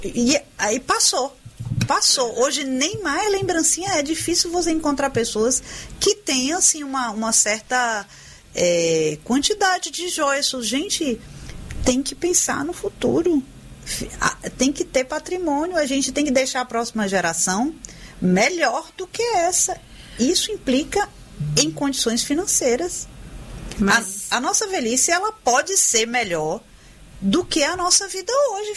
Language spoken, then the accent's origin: Portuguese; Bahia, Brazil; Como nós, baianos